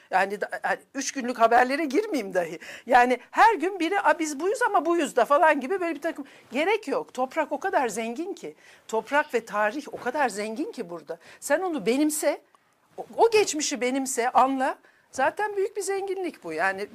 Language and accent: Turkish; Ankara, Turkey; Ben yıllarca Ankara'da büyüdüm. Ankara'da Doktor Vali Reşit Caddesi'nde oturdum. Ya 15-16 yaşındaydım.